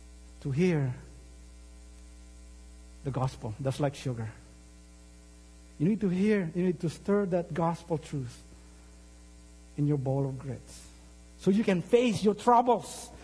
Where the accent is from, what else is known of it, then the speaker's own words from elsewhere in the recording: Philippines; moved away; also born or lived in Minnesota; Because, you know, I grew up in the Philippines, and then I went to the northern, you know, in Minnesota.